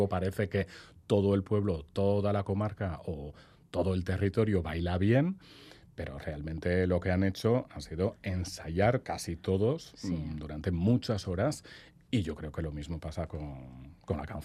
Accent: Nouvelle-Aquitaine, France; yo como soy de Lapurdi no voy a entrar en el debate de dónde está exactamente el límite

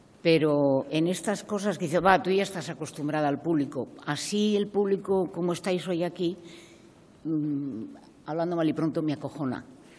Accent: Bilbao, Basque Country, Spain; Soy de Bilbao

